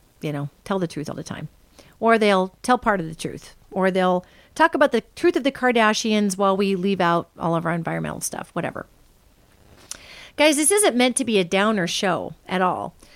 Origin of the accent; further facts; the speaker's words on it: Northern United States, United States; Now, I'm a Northerner, so I'm going to speak from a Northerner's perspective